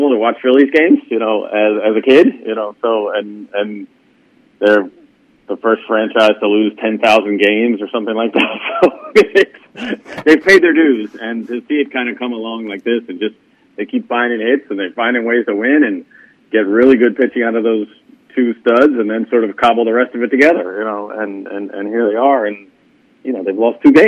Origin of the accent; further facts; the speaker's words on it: Delaware, United States; also born or lived in Pennsylvania; I mean, I live in Maryland, I grew up in Delaware, and in Pennsylvania